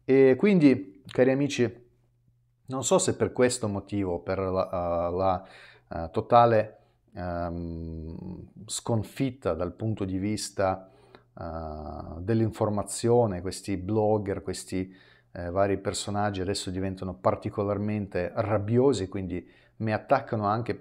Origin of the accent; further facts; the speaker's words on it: Milan, Lombardy, Italy; da milanese sapevo che ci sono le questioni che sarebbero sicuramente da mettere in realizzazione, perché la nostra città è stata devastata